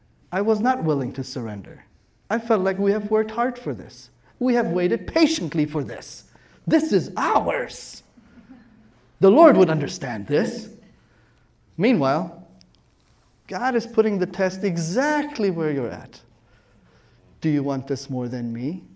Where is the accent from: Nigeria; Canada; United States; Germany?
Germany; Stuttgart, Baden-Württemberg; English is a second language; I grew up in Stuttgart, Germany, so on.